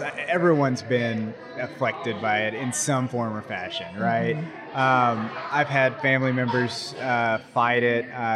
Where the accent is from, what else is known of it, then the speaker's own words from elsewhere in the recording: Flower Mound, Texas, United States; Dallas, Texas, Flower Mound specifically.